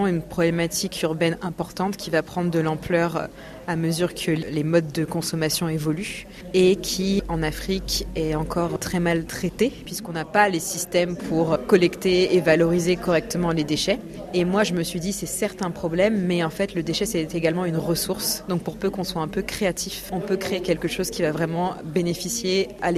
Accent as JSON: {"language": "French", "country": "France", "tie": "born or raised there", "also_born_or_lived": "Colombia / Ghana", "said": "Ma mère est colombienne, mon père est franco-béninois. J'ai grandi en France, mais j'ai également vécu un peu en Colombie et au Ghana"}